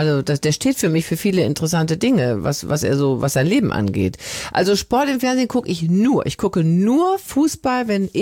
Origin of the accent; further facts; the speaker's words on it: Wuppertal, North Rhine-Westphalia, Germany; Ja, ich bin ja Wuppertalerin.